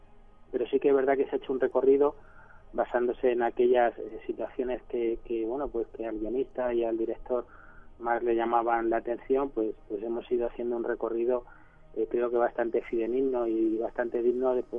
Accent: Toledo, Castilla-La Mancha, Spain; Yo, por ejemplo, soy de Toledo y algunos más de los que participamos en la peli también lo somos.

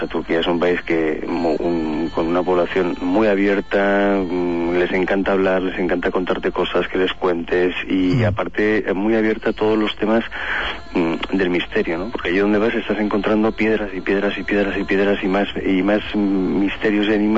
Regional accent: Balearic Islands, Spain; Yo soy de Menorca, entonces desde muy pequeñajo podría decirse que he mamado toda la historia de las taulas, los monumentos megalíticos que tenemos ahí

